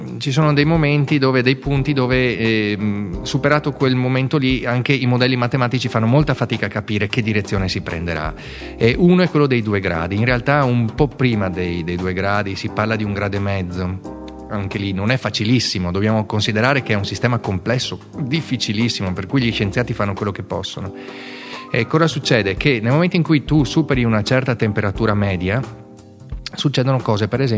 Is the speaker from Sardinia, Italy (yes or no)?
no; Venice, Veneto, Italy; born there; a Venezia, sei nato a Venezia